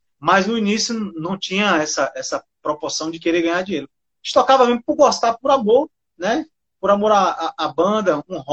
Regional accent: Brasília, Federal District, Brazil; now in Barreiras, Brazil; Muita gente acha que eu sou de Barreiras, mas eu sou de Brasília, Distrito

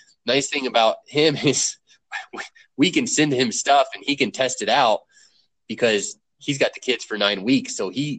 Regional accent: Indiana, United States; I was taking a class in Indiana near my hometown

